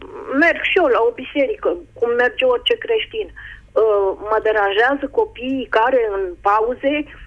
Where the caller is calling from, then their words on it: Iași, Iași County, Romania; Eu vă sunt din Iași.